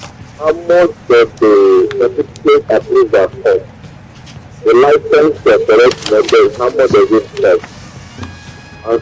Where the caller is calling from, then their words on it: Lagos, Nigeria; I'm calling from Lagos.